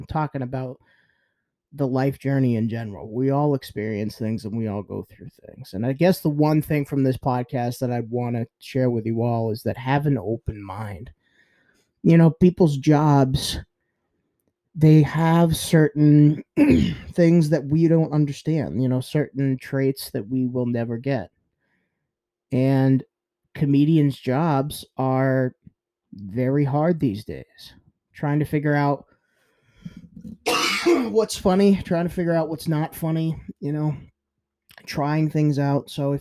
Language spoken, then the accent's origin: English; New England, United States; I'm from New England. I don't know what's going on.